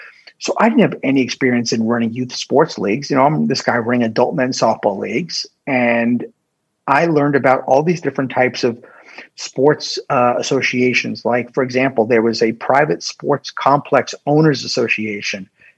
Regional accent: New York, United States; now in Tampa, United States; I'm this Yankee from New York living here in Tampa, and I'm having people all tell me this, and maybe they were right.

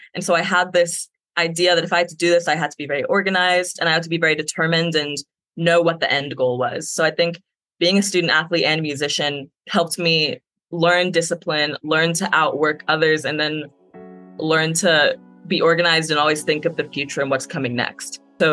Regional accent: Chicago, Illinois, United States; As an African-American, it was super life-changing to recognize that, you know, even though I'm from Chicago and everyone looks like me there

